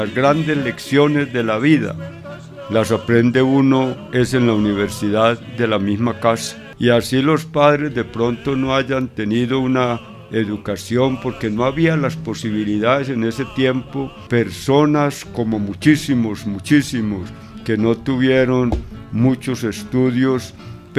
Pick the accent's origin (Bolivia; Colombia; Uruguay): Colombia; Don Matías, Antioquia; also born or lived in Urrao; Nosotros, la mayoría de mis hermanos, nacimos en Urrao, pero precisamente por esa violencia que hubo por allá en los años 50, ya la familia tuvo que venirse a Don Matías, de donde es la familia paterna, y prácticamente el hogar lo vine a conocer fue en Don Matías